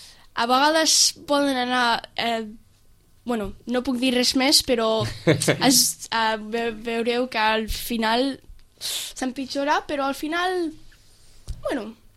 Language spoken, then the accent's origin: Catalan; France; born there; first language en; Catalan is a second language; Però jo he nascut a França, llavors no tinc un accent... americà, diem